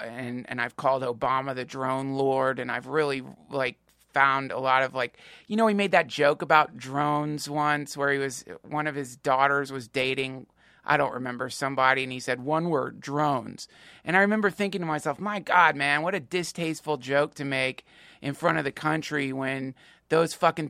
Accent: United States; I didn't find it funny, and I'm an American

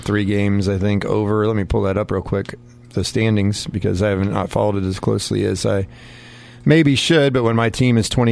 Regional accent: Beloit, Kansas, United States; I got to always cheer for Concordia. I'm from Beloit.

